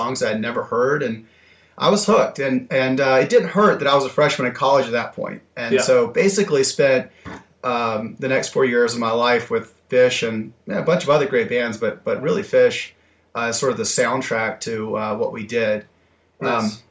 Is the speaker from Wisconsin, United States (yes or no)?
no; Alabama, United States; But so growing up in Alabama, I wasn't a big music guy.